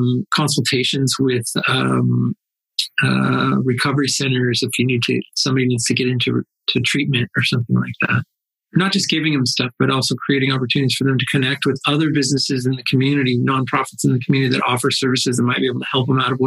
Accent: Los Angeles, California, United States; And I think in growing up in Los Angeles and working in Hollywood, it's not uncommon

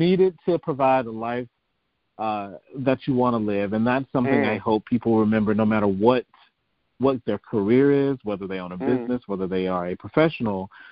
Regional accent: Alabama, United States; I loved growing up in Alabama. My parents were great.

